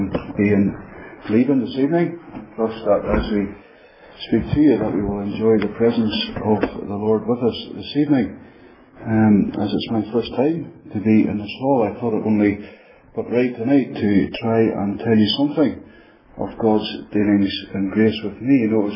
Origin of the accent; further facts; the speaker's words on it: Northern Ireland, United Kingdom; moved away as an adult; now in Fife, United Kingdom; how I was born and brought up in Northern Ireland and how I've ended up to be in Fife. We have been here now for, we've lived in Fife for 3 years